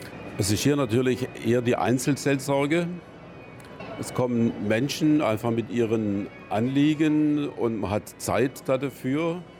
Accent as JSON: {"language": "German", "town": "Friedrichshafen", "region": "Baden-Württemberg", "country": "Germany", "said": "Ich komme aus Friedrichshafen, lebe ich momentan und war lange Pfarrer in Weingarten und in Ditzingen."}